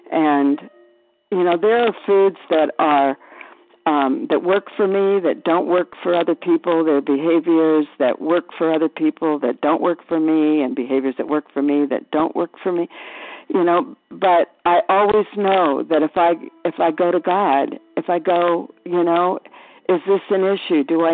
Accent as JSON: {"language": "English", "region": "Arizona", "country": "United States", "said": "I'm from Arizona."}